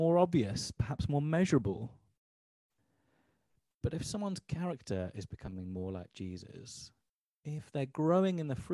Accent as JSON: {"language": "English", "region": "Yorkshire and the Humber", "country": "United Kingdom", "tie": "born or raised there", "said": "Now, I was brought up in Yorkshire, the nation of. And Yorkshire is a rugby league playing area."}